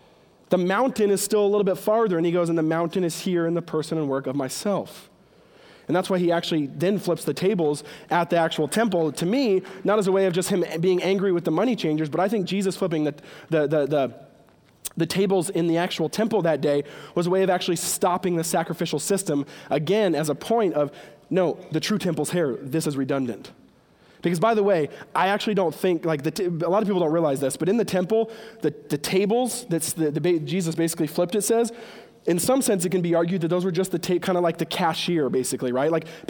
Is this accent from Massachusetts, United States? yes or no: no; Washington, United States; now in Hawaii, United States; I'm from Washington State and we live in Hawaii now